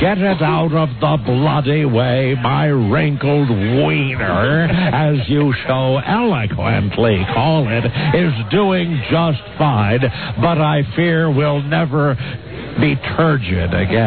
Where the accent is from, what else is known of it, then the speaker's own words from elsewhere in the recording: Canada; born there; of course, I am Canadian by birth